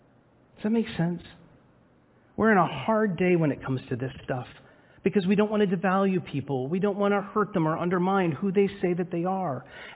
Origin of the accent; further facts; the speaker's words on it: Scarborough, Yorkshire and the Humber, United Kingdom; I joke about coming from Wales. You know that I come from Scarborough. At best in Wales, I'm a tourist.